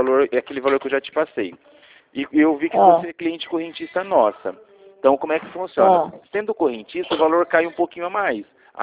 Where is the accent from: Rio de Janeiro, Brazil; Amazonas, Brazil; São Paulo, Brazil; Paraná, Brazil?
São Paulo, Brazil; Rio Claro; Eu sou aqui de Rio Claro, tá?